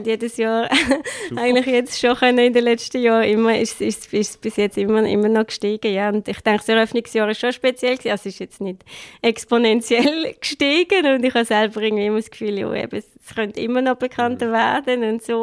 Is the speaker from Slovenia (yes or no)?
no; Buckten, Basel-Landschaft, Switzerland; dass ich aufgewachsen bin im Oberbasel, Biet, in Buchten.